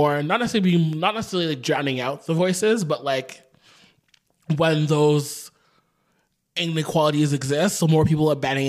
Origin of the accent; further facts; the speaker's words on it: Thunder Bay, Ontario, Canada; being a queer person and growing up in Thunder Bay is can be a very scary experience sometimes.